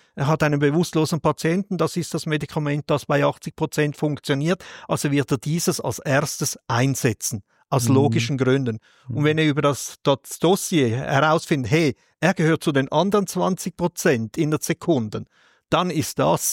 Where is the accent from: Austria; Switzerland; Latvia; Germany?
Switzerland; also muss ich mich als Schweizer outen